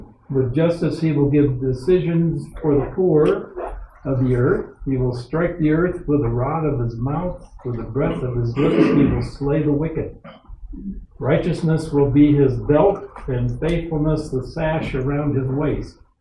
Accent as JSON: {"language": "English", "country": "Canada", "tie": "born or raised there", "said": "that's the way I learned to spell it because I grew up in Canada."}